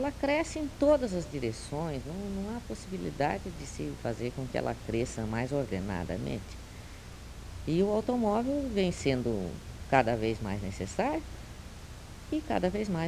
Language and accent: Portuguese; Brazil; Eu sou muito brasileira, eu gosto muito de assunto brasileiro, de texto brasileiro, de literatura brasileira.